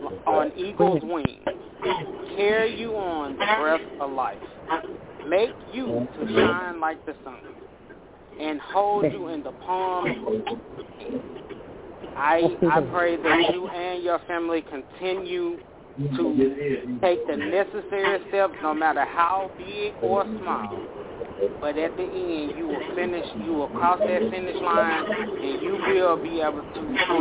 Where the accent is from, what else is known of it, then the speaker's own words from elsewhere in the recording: Memphis, Tennessee, United States; I'm from Memphis.